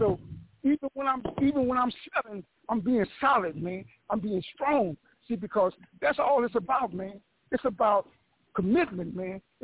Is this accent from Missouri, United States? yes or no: no; Watts, California, United States; You know, I come from there, man. I come from Watts